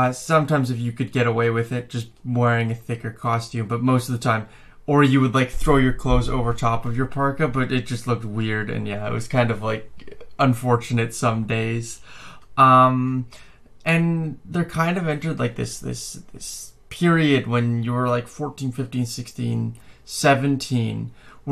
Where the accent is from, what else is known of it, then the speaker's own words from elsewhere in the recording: Canada; I was born and raised in Canada, and here is a little bit about my Halloween experience growing up there.